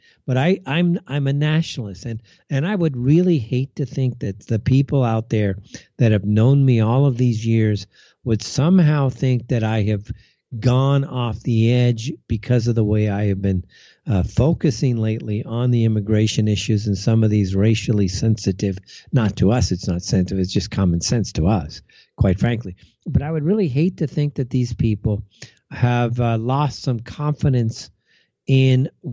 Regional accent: Los Angeles, California, United States; because I am from Los Angeles, I have so many friends still in the southwest part of the nation.

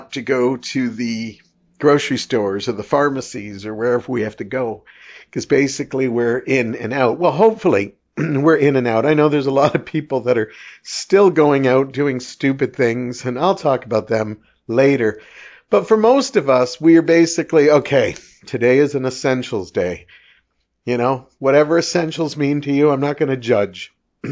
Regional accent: Canada; I'm still a Canadian

